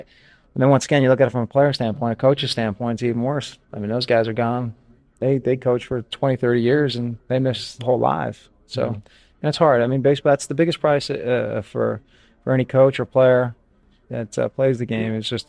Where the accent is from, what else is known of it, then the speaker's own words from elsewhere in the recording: New York, United States; Well, I mean, growing up in Long Island, a small little town